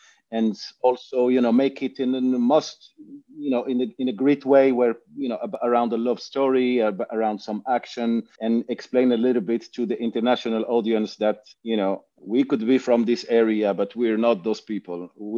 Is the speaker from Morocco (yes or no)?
yes; Morocco; English is a second language; I grew up in Morocco. I'm Moroccan and I've been doing this my entire life.